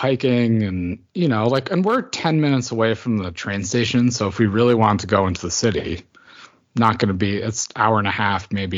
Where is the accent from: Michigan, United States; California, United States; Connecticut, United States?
Connecticut, United States; I moved up to my hometown in Connecticut to be closer to family. And it's a little rural. It's about 45 minutes to anything.